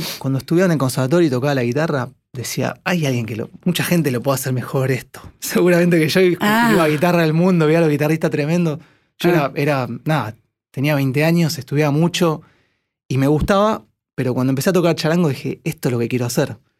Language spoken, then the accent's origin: Spanish; Buenos Aires, Argentina; soy un porteño. Se me nota en la cara, sí. Se me nota en la forma de hablar